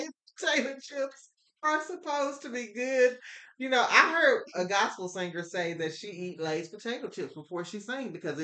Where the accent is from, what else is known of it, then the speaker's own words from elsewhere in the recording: Texas, United States; I am from Texas, so I do get down with a little country.